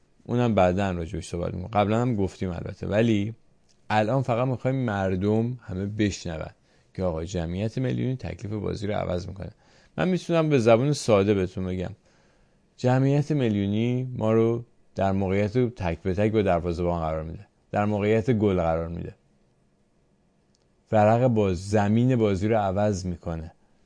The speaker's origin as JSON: {"language": "Persian", "country": "Iran", "said": "ما ایرانی هستیم و ایران رو وقتی که ایران رو به دست بیاریم هممون ازش نفع خواهیم برد"}